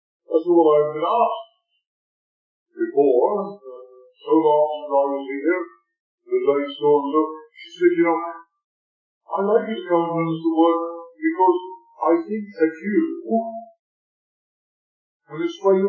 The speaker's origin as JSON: {"language": "English", "country": "United Kingdom", "tie": "born there", "said": "I know I'm Jewish ancestry. I'm British born."}